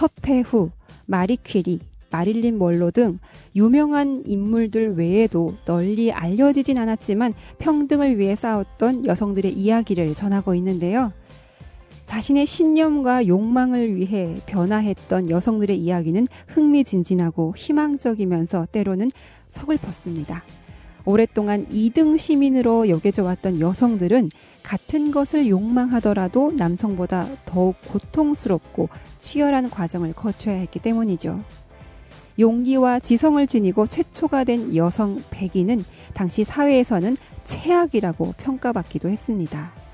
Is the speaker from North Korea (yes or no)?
yes; North Korea; now in South Korea